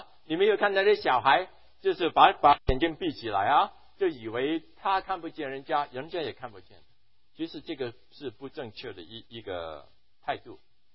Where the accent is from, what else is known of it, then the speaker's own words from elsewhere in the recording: Zhongshan, Guangdong, China; 因为我是中山人啊，很荣幸啊